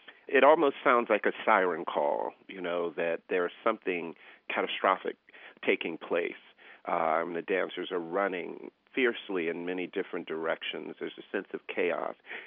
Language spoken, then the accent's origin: English; Miami, Florida, United States; I first saw Revelations growing up in Miami, Florida. My neighborhood was called Liberty City.